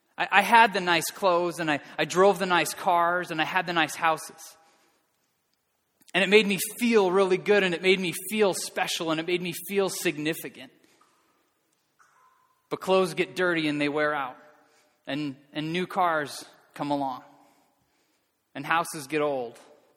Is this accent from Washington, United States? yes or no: no; Edina, Minnesota, United States; I grew up right here in Edina. I had a great family that loved me and I loved them.